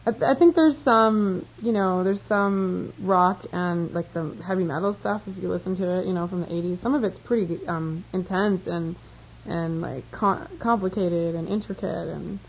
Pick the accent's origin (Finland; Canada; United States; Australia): Canada; I'm a Canadian, and I just love her lyrics and her style